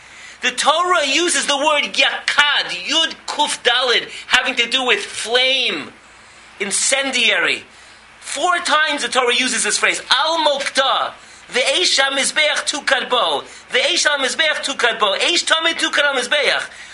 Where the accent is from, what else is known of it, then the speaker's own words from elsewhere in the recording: East Coast, United States; But I was growing up on the East Coast.